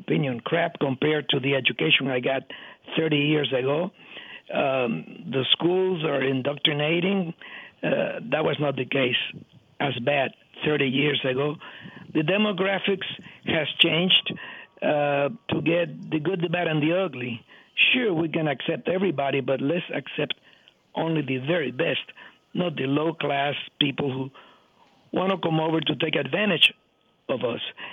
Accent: Cuba; now in United States; 1960, which is when I came over from Cuba

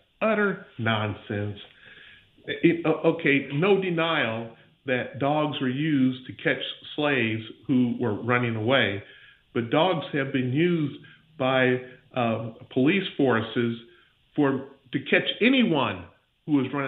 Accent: Pensacola, Florida, United States; I'm from the Pensacola area

